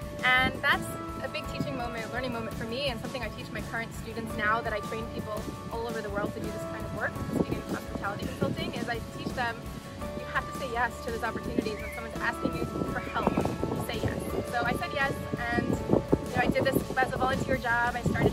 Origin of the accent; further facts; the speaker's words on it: New York City, New York, United States; now in Aruba; And for me, when I first moved here, I'm originally from New York City. When I first moved here 3 years ago, it was nothing like this at all.